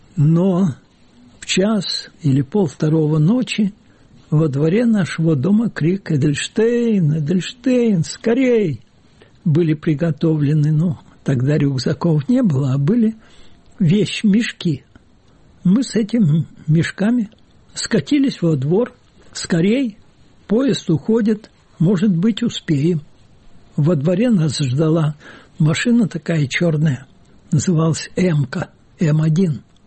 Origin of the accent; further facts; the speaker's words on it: Kyiv, Ukraine; born there; Я родился в Киеве на улице Фундуклеевской. Мама полька, отец еврей.